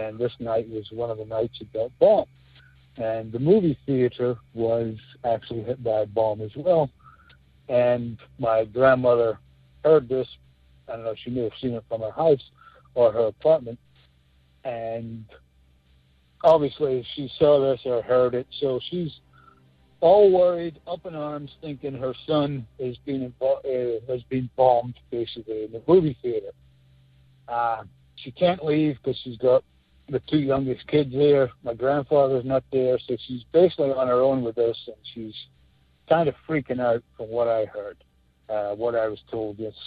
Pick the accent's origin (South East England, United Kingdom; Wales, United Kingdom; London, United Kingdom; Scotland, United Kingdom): Scotland, United Kingdom; I was raised in Scotland. My mother's side of the family is Scottish. She was born there.